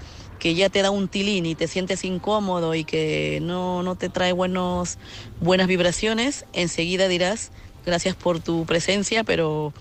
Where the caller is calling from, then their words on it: Madrid, Community of Madrid, Spain; de Madrid.